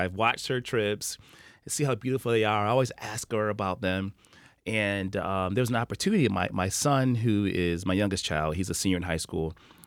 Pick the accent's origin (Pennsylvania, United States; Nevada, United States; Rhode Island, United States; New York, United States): New York, United States; Buffalo; now in Rochester, United States; So Joy and I, we grew up in Buffalo, New York, in the same community.